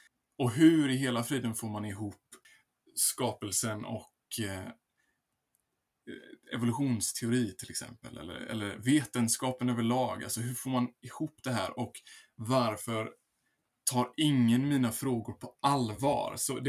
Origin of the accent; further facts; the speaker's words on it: Jönköping, Jönköping County, Sweden; now in Gothenburg, Sweden; Jag kommer från Jönköping från början men bor i Göteborg sedan 4 år tillbaka ungefär.